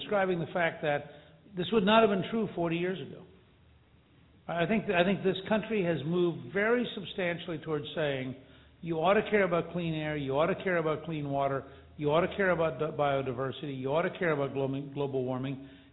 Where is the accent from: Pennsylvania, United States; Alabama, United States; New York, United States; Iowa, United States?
Pennsylvania, United States; Harrisburg; I grew up I was born in Harrisburg, and I grew up in a context of a family that belonged to that took the Pennsylvania Fish and Game Commission magazine